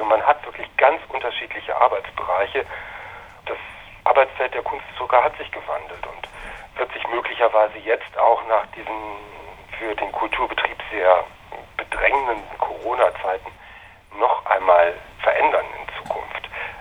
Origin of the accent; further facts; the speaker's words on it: Aachen, North Rhine-Westphalia, Germany; also born or lived in Belgium; In Deutschland, in Aachen, grenznah, ein Kind der Grenzregion.